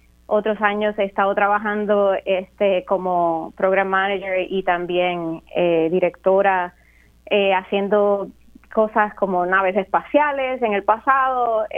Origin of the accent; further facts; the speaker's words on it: Jayuya, Puerto Rico; cuando era chiquita y estaba creciendo en Jayuya